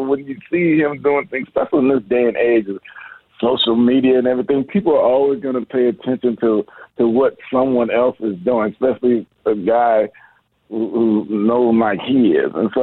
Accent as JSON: {"language": "English", "town": "Seattle", "region": "Washington", "country": "United States", "said": "Look here. I'm a Knicks fan, so I hate the Pacers. But I'm from Seattle."}